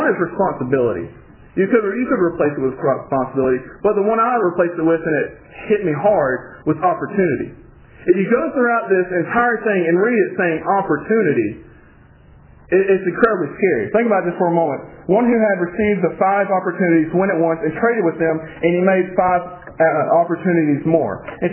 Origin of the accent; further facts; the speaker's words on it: Florida, United States; Especially in Alabama. I'm from Florida originally.